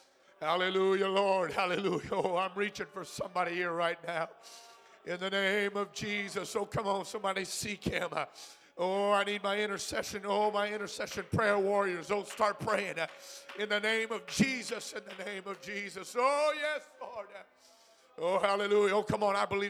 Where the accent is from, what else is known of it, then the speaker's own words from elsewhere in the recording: North Dakota, United States; I grew up in North Dakota where we had peas just with water.